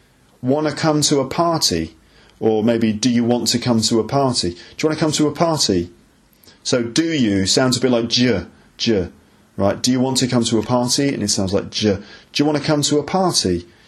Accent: Solihull, West Midlands, United Kingdom; So I remember when I was growing up in Solihull, in the Midlands

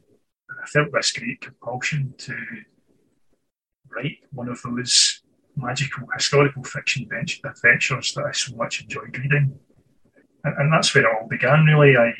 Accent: Scotland, United Kingdom; I was born and raised in Scotland, and here I remain

